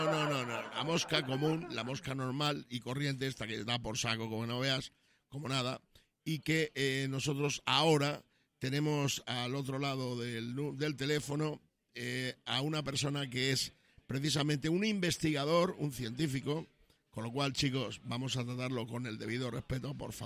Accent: Badajoz, Extremadura, Spain; que yo soy de Badajoz, tío. Y para ir en tren a Badajoz no te lo cuento.

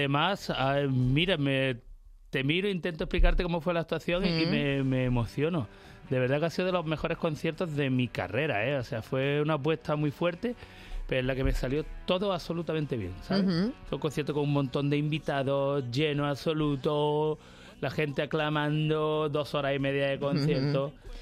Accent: Andalusia, Spain; Y que soy además andaluz por los 4 costados

